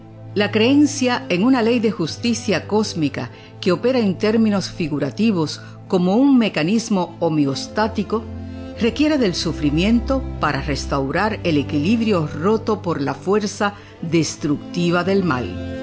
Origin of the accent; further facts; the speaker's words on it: Cuba; algo más cercano a nuestra experiencia como cubanos.